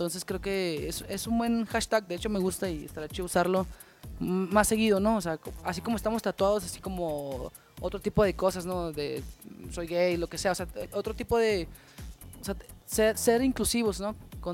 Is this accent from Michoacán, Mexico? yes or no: no; Chihuahua, Mexico; Nosotros somos de Chihuahua, también Chihuahua es una ciudad muy pequeña, entonces la gente vive de otra manera, ¿no?